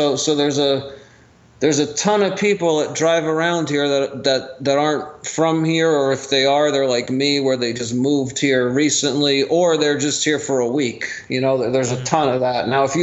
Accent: New York, United States; now in Los Angeles, United States; for those who don't know, I'm from the New York area, all that, so I know about cold and snow and all that stuff.

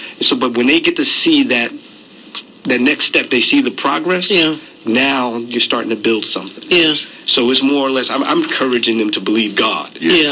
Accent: Union, New Jersey, United States; I grew up in New Jersey. And I grew up in a town called Union, New Jersey.

